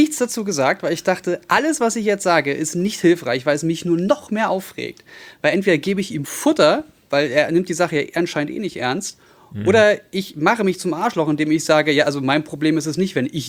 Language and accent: German; Berlin, Germany; als Berliner, der in Neukölln groß geworden ist, beziehungsweise 14 Jahre lang gelebt hat